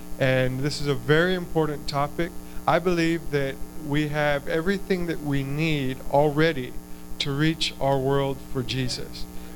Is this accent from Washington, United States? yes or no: no; Texas, United States; I grew up in Deep South Texas. My father actually pastored the church in Raymondville a few years after Brother Grissom pastored in Raymondville.